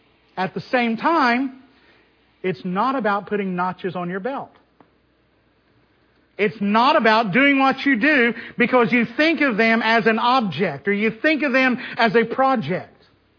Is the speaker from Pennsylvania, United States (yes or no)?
no; Tulsa, Oklahoma, United States; And I laughed because I grew up in West Tulsa that you touch a drop of alcohol